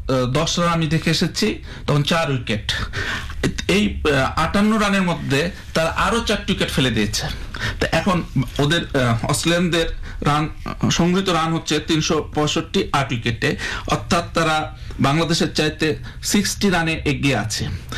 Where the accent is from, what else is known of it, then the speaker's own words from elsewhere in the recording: Bangladesh; now in Brisbane, Australia; আমি মনে প্রাণে একজন বাংলাদেশি, তো বাংলাদেশ যখন যে টিমের বিরুদ্ধে খেলে আমি বাংলাদেশকে সবসময় সাপোর্ট দিই।